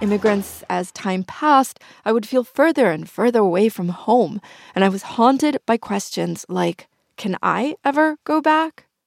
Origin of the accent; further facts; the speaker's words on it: Argentina; like Lionel Messi, I am from Argentina, and I'm very soccer-obsessed. Soccer was a part of my life growing up.